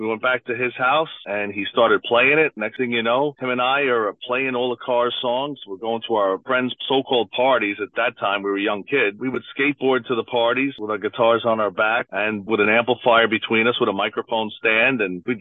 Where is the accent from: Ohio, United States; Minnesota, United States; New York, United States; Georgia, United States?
New York, United States; Brooklyn; moved away; I myself, I'm from Brooklyn, New York, transplanted about 30 years ago.